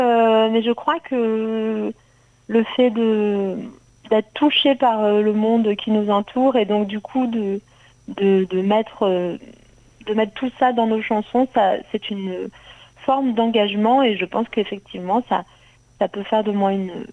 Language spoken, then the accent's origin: French; Grenoble, Auvergne-Rhône-Alpes, France; now in Paris, France; je suis montée à Paris, parce que je viens de Grenoble.